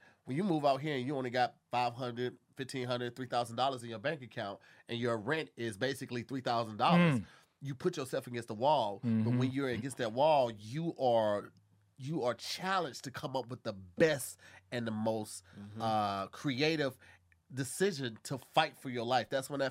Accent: St. Louis, Missouri, United States; He's also from my hometown, St. Louis, Missouri

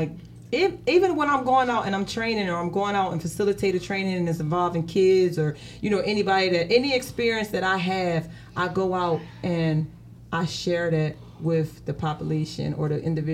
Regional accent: Chester, Pennsylvania, United States; now in Philadelphia, United States; I was born and raised in Chester.

